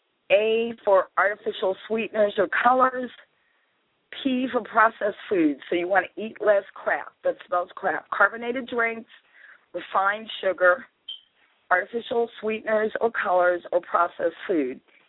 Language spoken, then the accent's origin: English; Massachusetts, United States; Matter of fact, I grew up in Massachusetts, so we used to do double dutch.